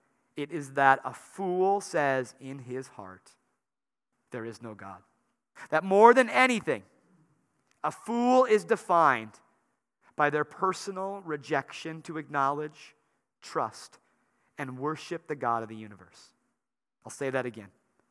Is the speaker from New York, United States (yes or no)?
no; Wisconsin, United States; It might surprise you, yes, we're from Wisconsin and we don't drink much milk.